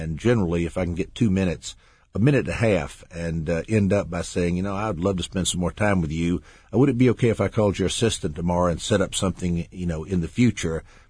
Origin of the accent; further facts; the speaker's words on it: Columbus, Ohio, United States; because Columbus is a big little city and, you know, I knew a lot of folks and I didn't want to do it in my hometown.